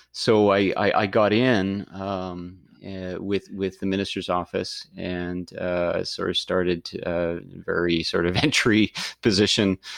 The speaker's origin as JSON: {"language": "English", "town": "Tobique First Nation", "region": "New Brunswick", "country": "Canada", "tie": "born or raised there", "said": "I grew up in the Tobik First Nation, Nigukuk-Ulistigwik, First Nation in Tobik in northern New Brunswick."}